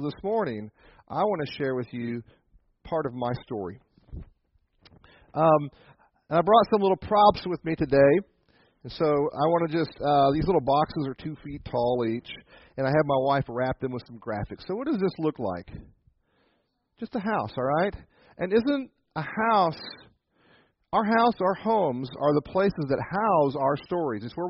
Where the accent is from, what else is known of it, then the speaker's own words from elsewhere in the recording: Wichita, Kansas, United States; born there; I'm the oldest of three boys. I was born in Wichita, Kansas in 1962